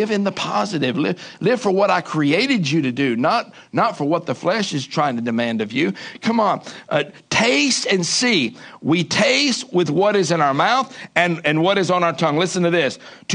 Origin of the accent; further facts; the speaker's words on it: the South, United States; accent: Southern; So English is not my thing, as you can hear. I'm from the South, so I talk weird, right?